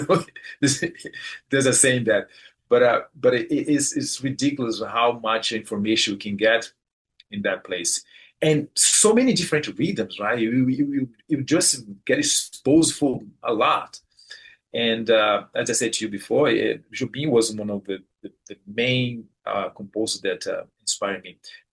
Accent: Salvador, Bahia, Brazil; born there; English is a second language; Yeah, I was born in Salvador, Bahia, yeah.

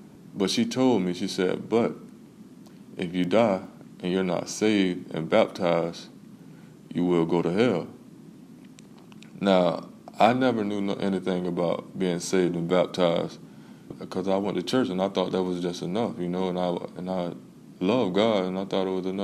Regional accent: West Palm Beach, Florida, United States; Growing up in West Palm Beach, when I was younger, like in elementary school, around about the second or third grade, I was a pretty troublesome child.

